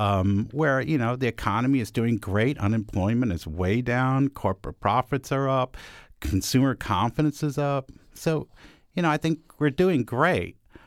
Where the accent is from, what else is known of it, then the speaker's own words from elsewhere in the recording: New York, United States; I'm a New Yorker. I understand.